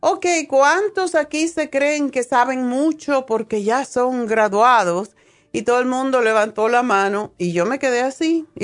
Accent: Cuba; also born or lived in Madrid; now in United States; Cuando yo salí de Cuba, estuve viviendo en Madrid y en España pedí la residencia de los Estados Unidos.

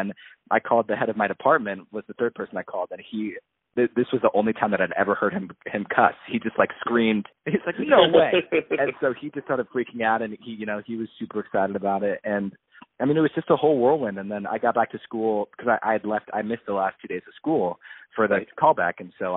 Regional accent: Arizona, United States; now in Los Angeles, United States; I'm from Arizona, so I love having a car again.

